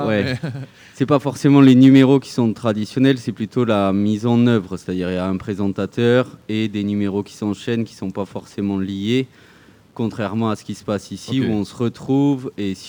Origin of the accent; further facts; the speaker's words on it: Occitanie, France; Ouais, je viens de l'Aveyron.